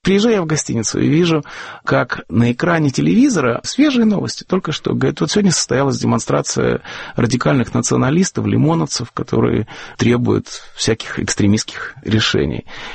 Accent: Russia; moved away; когда мы приехали сюда из России 70-х годов

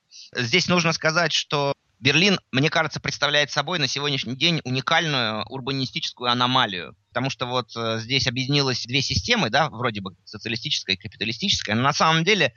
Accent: Moscow, Russia; Все-таки я не вырос там. Все-таки я вырос в Москве.

